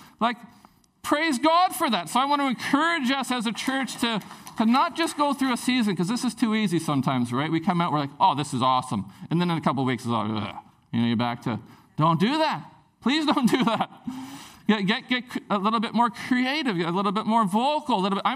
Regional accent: Prince Rupert, British Columbia, Canada; when I grew up in Prince Rupert

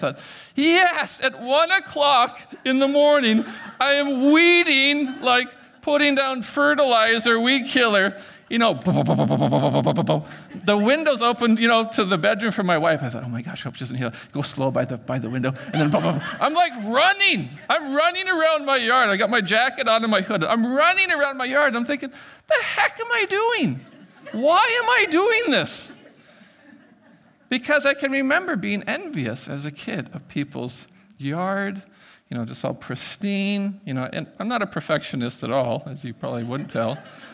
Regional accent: Prince Rupert, British Columbia, Canada; When I grew up in Prince Rupert, my parents worked hard. My dad worked at BC Packers Fish Plant.

